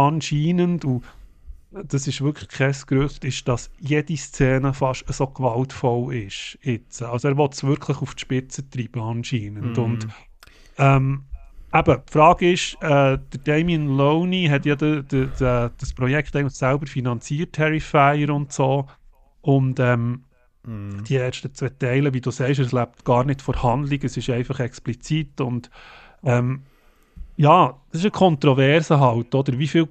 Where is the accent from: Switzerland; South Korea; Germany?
Switzerland; bei uns in der Schweiz anscheinend am 26. Oktober aufschlägt als Premiere.